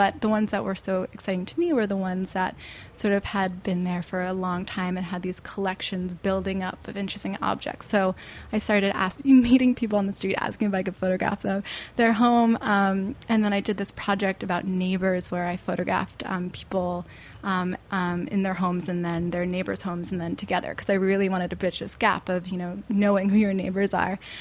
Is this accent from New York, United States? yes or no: yes; Hastings-on-Hudson, New York, United States; So I grew up in Westchester and Hastings on Hudson, and I went to school in SUNY New Paltz, so about an hour and a half north.